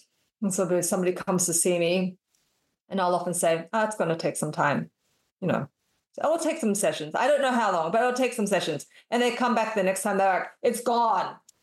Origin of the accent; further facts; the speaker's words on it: Australia; now in Westchester, United States; My office is in New York City, but I live in Westchester, New York, and I'm from Australia.